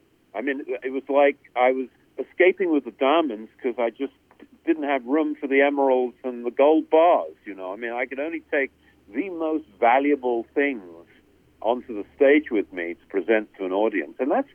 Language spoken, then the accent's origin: English; Brighton, South East England, United Kingdom; born there; Well, I'm a Brit by birth. I was born in Brighton on the south coast of England. I was 10 years old when there was this huge event